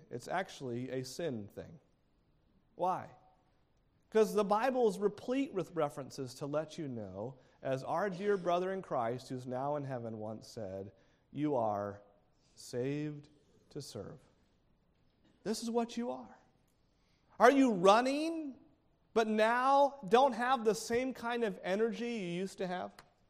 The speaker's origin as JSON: {"language": "English", "region": "New England", "country": "United States", "tie": "born or raised there", "lives_now": "Florida, United States", "said": "We don't do this as much in Florida, but where I grew up in New England"}